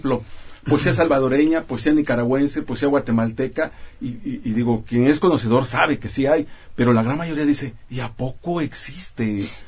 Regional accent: Mexico; Y lo digo como mexicano

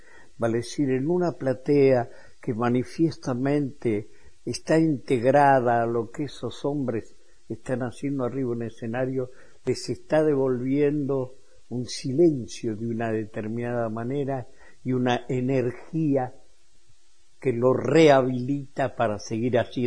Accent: Argentina; a mí también me pasa, como argentino en la Argentina, mi corazón está acá

